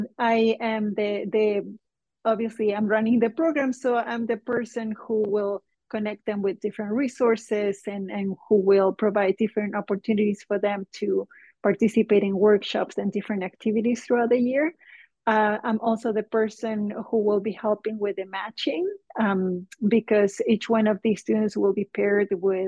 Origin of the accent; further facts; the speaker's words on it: Chile; I'm originally from Chile, and I had a completely different career in the past.